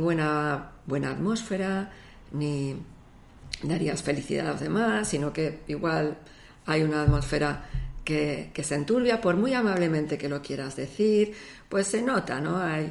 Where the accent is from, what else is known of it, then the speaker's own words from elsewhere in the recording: Argentina; born there; como yo nací en Argentina, pues me hace gracias a veces utilizar el acento argentino, ¿no?